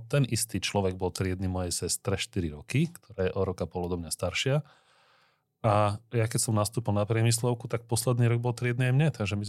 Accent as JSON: {"language": "Slovak", "town": "Považská Bystrica", "region": "Trenčín Region", "country": "Slovakia", "tie": "born or raised there", "said": "Tým, že som z Poľskej Bystrice, a v Poľskej Bystrici reálne v tom období, keď som sa narodil a býval tam, bola jedna veľká"}